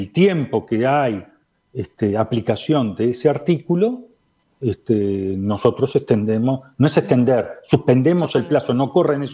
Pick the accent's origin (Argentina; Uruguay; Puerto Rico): Uruguay; somos todos uruguayos